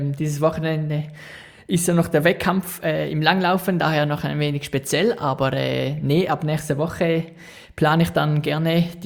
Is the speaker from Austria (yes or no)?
no; Switzerland; Als Schweizer gehört es wieder zu, dass man noch im Winter den Schnee besucht